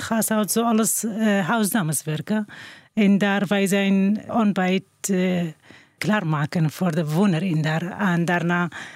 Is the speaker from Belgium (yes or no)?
no; Iraq; Dutch is a second language; moved away as an adult; now in Netherlands; ik kom uit Noord-Irak. Ik ben 5 jaar en 2 maanden in Nederland.